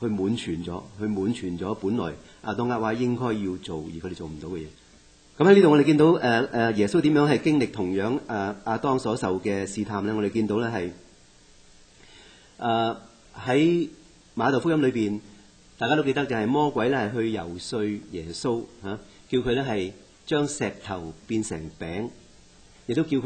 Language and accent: Chinese; China; 这个就是我们中国人的弱点